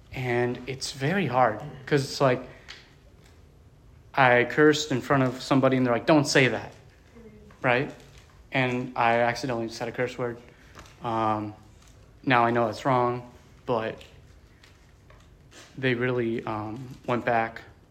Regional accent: Pennsylvania, United States; born there; So basically, I was born in Pennsylvania. I was adopted soon after.

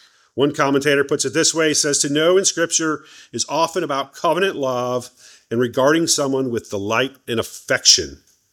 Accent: Cleveland, Ohio, United States; As I said, I'm from Ohio, in Cleveland.

